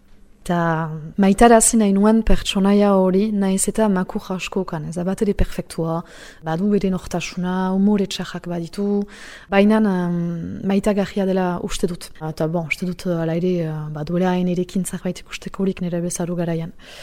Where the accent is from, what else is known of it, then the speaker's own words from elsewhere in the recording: Saint-Jean-de-Luz, Nouvelle-Aquitaine, France; 36 urte ditut, Donibane Lohizunekoa naiz. Euskarako irakasle naiz